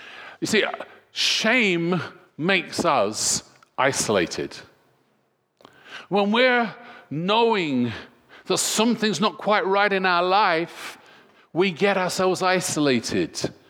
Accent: United Kingdom; And as British, you know, we like our independence, and my home is my castle.

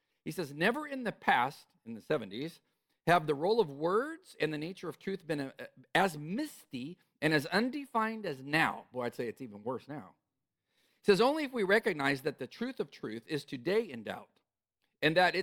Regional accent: California, United States; I'm sorry for mentioning them, but I am from California.

